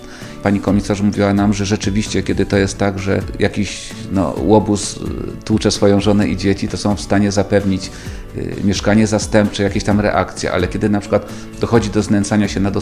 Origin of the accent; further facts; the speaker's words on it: Kraków, Lesser Poland, Poland; jestem z Krakowa, a to są osoby równie skąpe jak poznaniacy